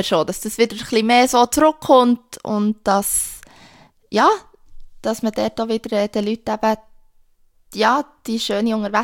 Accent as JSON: {"language": "German", "country": "Switzerland"}